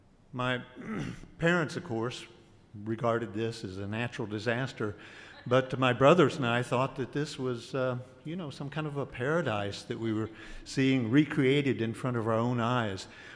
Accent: Victoria, Texas, United States; I grew up in Victoria, Texas, in a house that sat on the floodplain of the Guadalupe River. We lived very near to the old Victoria with the antebellum mansions, which still stand today.

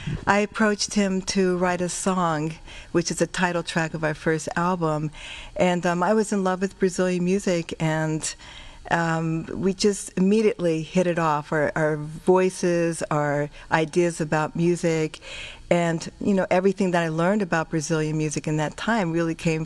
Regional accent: United States; Well, I'm the American of the group

